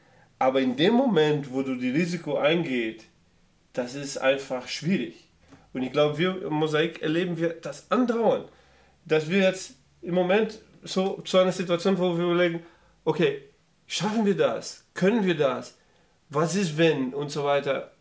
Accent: Brazil; German is a second language; also ich erinnere mich, als ich als Teenager in Brasilien schaute und überlegte, kann ich jemals, ne, nach Deutschland oder nach Europa

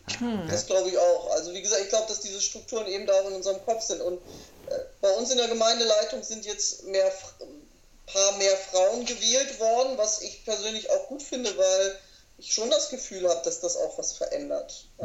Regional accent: Bremen, Germany; meine Gemeinde in Bremen, wo ich aufgewachsen bin

